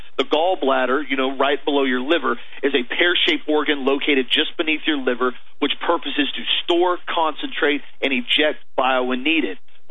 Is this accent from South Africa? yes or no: no; United States; But as an American, as a patriot, you have to start exercising the Second Amendment right